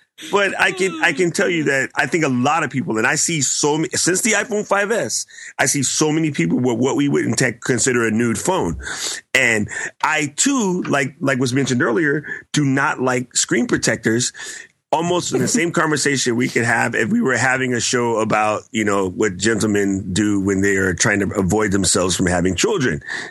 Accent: United States; okay, I'm an American, so I have like 80 pairs of Nikes

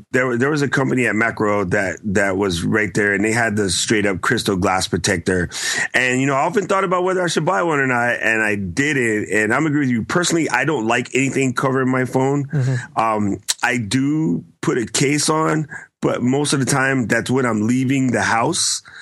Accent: United States; okay, I'm an American, so I have like 80 pairs of Nikes

